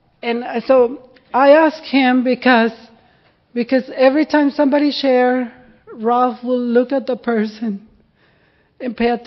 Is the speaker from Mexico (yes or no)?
yes; Mexico; English is a second language; And here I am from Mexico. I can't speak English.